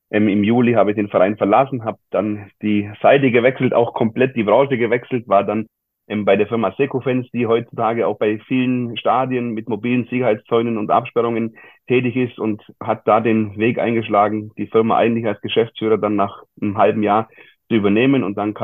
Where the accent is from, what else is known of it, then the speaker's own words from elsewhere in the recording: Bavaria, Germany; Ich komme nicht direkt aus Heidenheim. Ich komme auch nicht aus dem gleichen Bundesland, sondern aus dem bayerischen Bereich, ungefähr 30 Kilometer von Heidenheim weg